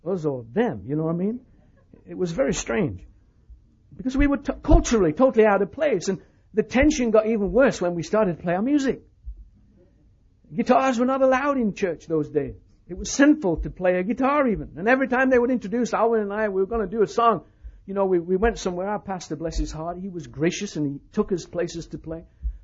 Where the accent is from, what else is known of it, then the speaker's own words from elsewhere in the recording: United Kingdom; now in United States; I said, I'm British. I'm trying to get friends with the people, let them know. I'm really British. You know, I've lived in America a long time, and I sound Australian because I've got a bit of American and a bit of British.